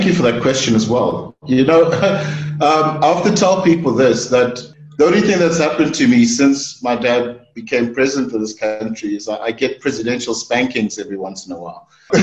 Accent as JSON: {"language": "English", "country": "South Africa", "said": "as a South African, as a citizen"}